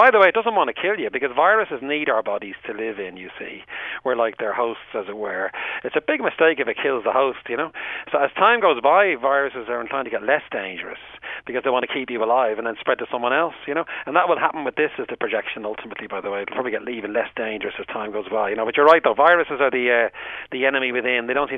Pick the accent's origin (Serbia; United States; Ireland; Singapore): Ireland; Bray, County Wicklow; I am from Bray, as you know.